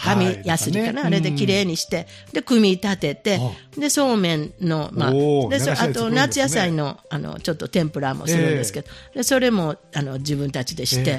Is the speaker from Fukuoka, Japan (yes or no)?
no; Osaka, Japan; accent: Kansai; 私らね、関西弁、大阪ではね、魚の方にセセルとか言うんですよ